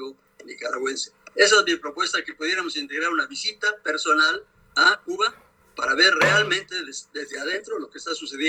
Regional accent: Mexico; Y no sé qué pudiéramos ayudar como mexicanos, son nuestros hermanos también

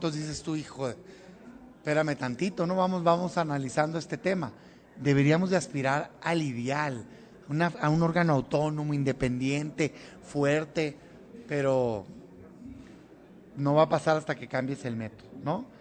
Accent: Mexico; Como mexicano.

